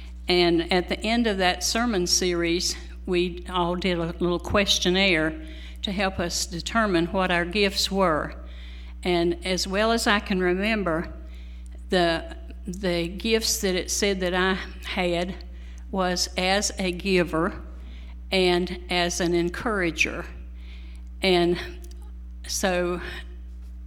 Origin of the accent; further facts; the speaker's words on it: Roanoke, Virginia, United States; The church that I attended in, or was a member of growing up in Roanoke, Virginia, was a very missions-oriented, missions-involved church